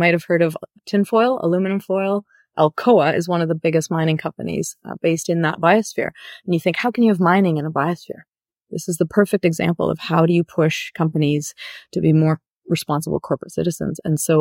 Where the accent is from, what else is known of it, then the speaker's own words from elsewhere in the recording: Waterloo, Ontario, Canada; also born or lived in Ottawa; I was born in Ottawa and then we moved when I was seven to Waterloo. So I grew up in Kitchener-Waterloo.